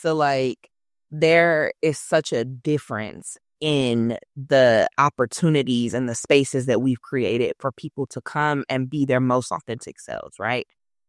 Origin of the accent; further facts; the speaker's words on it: San Francisco, California, United States; a biracial Black and Japanese woman growing up in Hunters Point, queer, former foster youth.